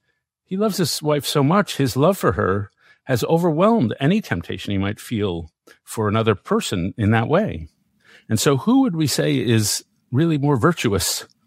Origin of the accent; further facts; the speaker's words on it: New York, United States; and I'm a New Yorker.